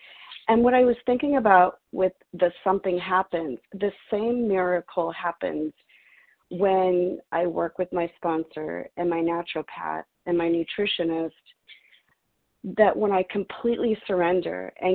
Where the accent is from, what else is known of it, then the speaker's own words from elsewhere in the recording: San Francisco, California, United States; I'm from San Francisco, California.